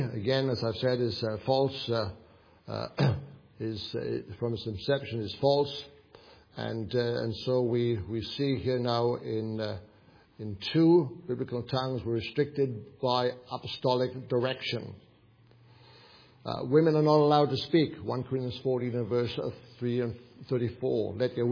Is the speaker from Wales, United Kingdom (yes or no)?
yes; Wales, United Kingdom; moved away as an adult; I come from Wales. Wales is a very small country.